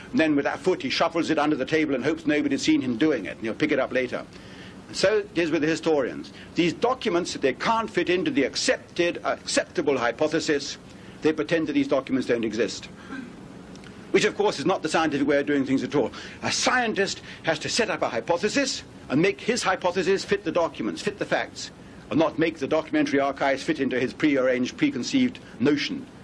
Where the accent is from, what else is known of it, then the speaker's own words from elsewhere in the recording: England, United Kingdom; it's taken me as an Englishman to come 40 years after the event